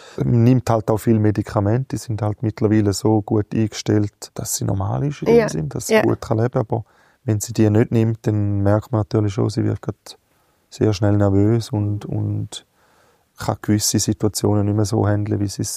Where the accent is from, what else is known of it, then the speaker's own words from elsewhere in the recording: Switzerland; als Schweizer